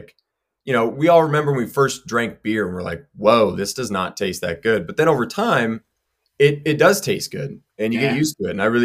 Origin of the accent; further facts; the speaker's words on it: Elko, Nevada, United States; I think because we grew up in Elko